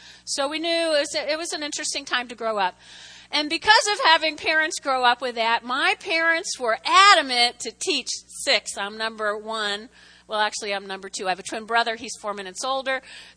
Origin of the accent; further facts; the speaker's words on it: New Jersey, United States; I was raised in North Jersey. You know, on a clear night, you could see the George Washington Bridge.